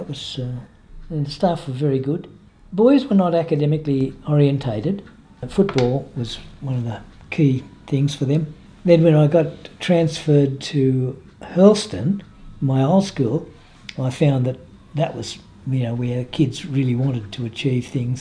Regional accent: Wallacia, New South Wales, Australia; Yes, I was born in Sydney. You know, Penrith had a hospital, but my mum went into Petersham, had all my childhood at a place called Wallachia.

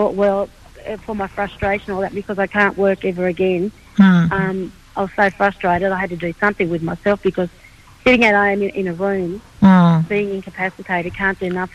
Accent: Moree, New South Wales, Australia; And I'm originally from Moree, and I do a lot of stuff in reflection to where I grew up.

